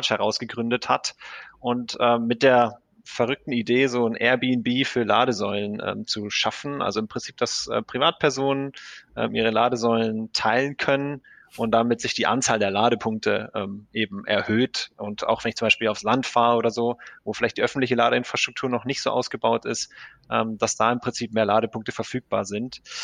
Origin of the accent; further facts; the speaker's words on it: Ingolstadt, Bavaria, Germany; wie wir gerade schon gesagt haben. Ich komme aus Ingolstadt und bin da groß geworden